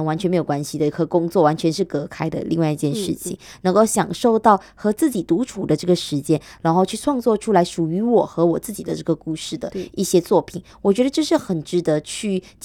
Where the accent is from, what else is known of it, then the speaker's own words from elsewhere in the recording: Kuching, Sarawak, Malaysia; 我们古晋人啦，我们就说我们古晋人就好了